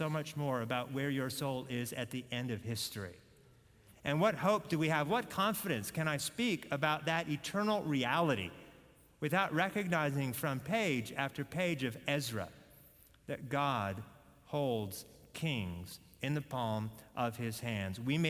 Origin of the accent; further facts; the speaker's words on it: United States; born there; I was born in America. My dad was born in America. I don't know the language. I don't know the customs. I'm American, not Polish.